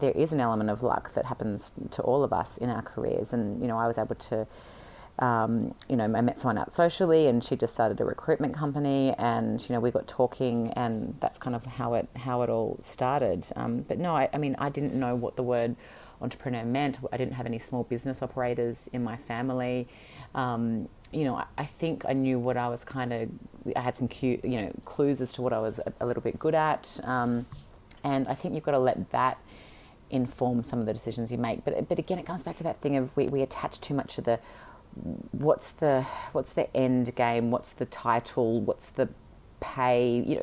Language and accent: English; Sydney, New South Wales, Australia; I come from a very, very, very academic family. And, you know, I was born and raised in Sydney